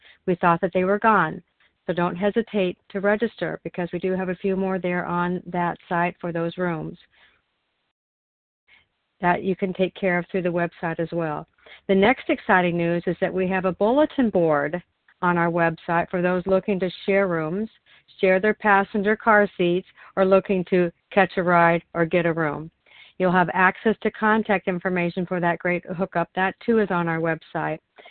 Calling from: Oregon, United States; I'm calling in from Oregon.

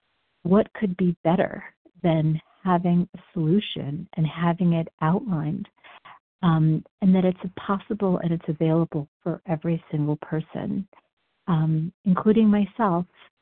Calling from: Denver, Colorado, United States; I'm calling from Denver, Colorado

